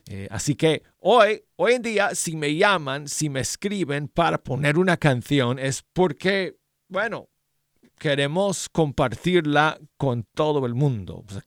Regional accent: Denver, Colorado, United States; como me pasaba a mí de joven tratando de llamar a la emisora allá en mi ciudad natal de Denver a la 107.9 FM.

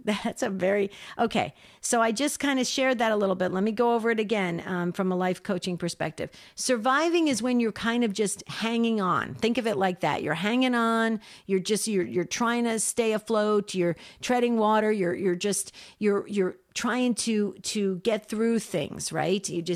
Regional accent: New Jersey, United States; I'm from northern New Jersey, but I used to vacation down in by the shore.

